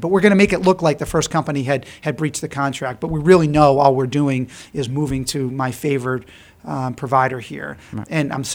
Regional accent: Boston, Massachusetts, United States; I grew up in the Boston area, went to college in the Boston area, and law school in the Boston area.

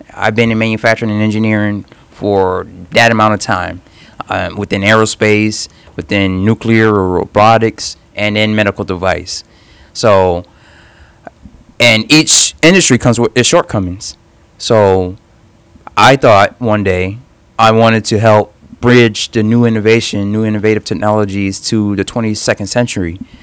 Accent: Miami, Florida, United States; I'm originally from Miami, born and bred. I miss it at times.

